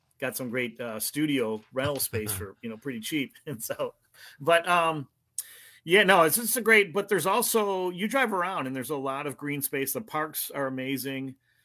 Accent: Orchard Park, New York, United States; Growing up in Orchard Park, New York, I probably have more connections to Packer Nation than most Milwaukee Packer fans

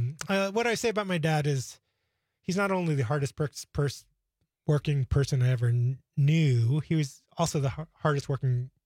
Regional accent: Queens, New York, United States; now in Green Bay, United States; Yeah, I'd say, you know, I grew up in Queens, New York. I've lived in Green Bay for 10 years.

